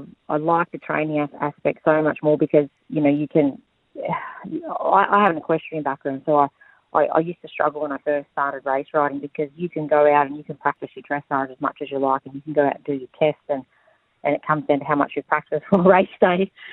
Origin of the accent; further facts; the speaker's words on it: Terang, Victoria, Australia; also born or lived in North Queensland; I'm actually originally from Warrnambool, so Terang actually, and when I decided I wanted to be a jockey, it's obviously pretty hard in Victoria, so I moved up to North Queensland